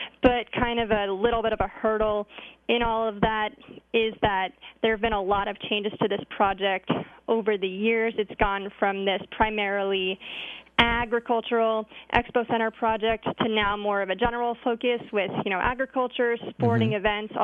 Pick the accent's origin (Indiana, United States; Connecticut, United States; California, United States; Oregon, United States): Connecticut, United States; moved away as an adult; also born or lived in Delaware / Utah; now in Iowa, United States; Well, I come to Iowa from Delaware. I was previously a science reporter at the NPR affiliate in Delaware. And before Delaware, I was in Utah for a year as a newspaper reporter, but I'm originally from Connecticut.